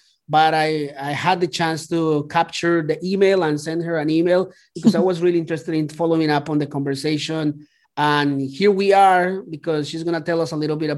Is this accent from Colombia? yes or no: yes; Colombia; Yeah, definitely. Me too. I am from Colombia.